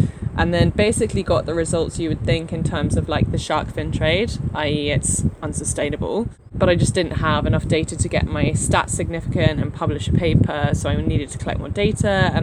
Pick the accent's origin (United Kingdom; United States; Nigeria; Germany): United Kingdom; I'm British, you can probably hear.